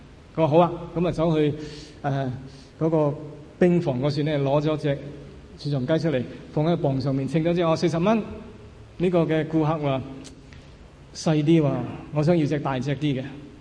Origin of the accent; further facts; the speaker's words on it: Hong Kong; 我想我们香港人都很聪明，我们就知道怎样转弯